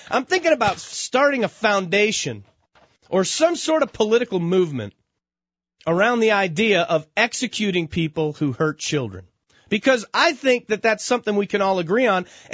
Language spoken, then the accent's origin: English; United States; As a father, as an American, as a Christian, I cannot take it anymore.